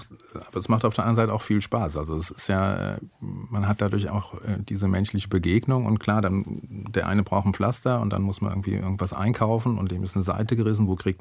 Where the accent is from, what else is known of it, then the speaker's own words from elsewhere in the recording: Wiesbaden, Hesse, Germany; Ich bin ja eigentlich in Wiesbaden geboren und habe da auch bis 20 oder 21 gelebt.